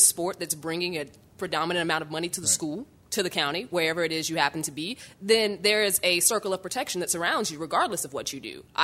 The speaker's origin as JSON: {"language": "English", "region": "Mississippi", "country": "United States", "tie": "born or raised there", "said": "I grew up in the South, Mississippi. It's big state, SEC, mm-hmm."}